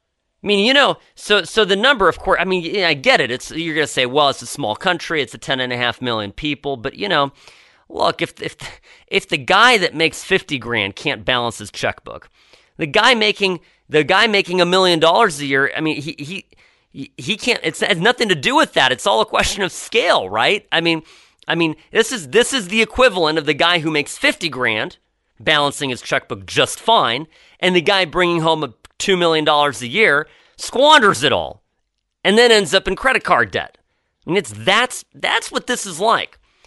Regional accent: United States; it was actually a little bit sad as an American, I got to tell you.

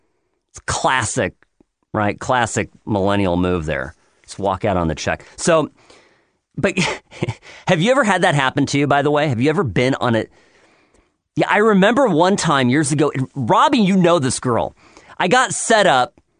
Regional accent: Chicago, Illinois, United States; born there; I was born in Chicago. So you can take the boy out of Chicago. You can't take the Chicago out of the boy.

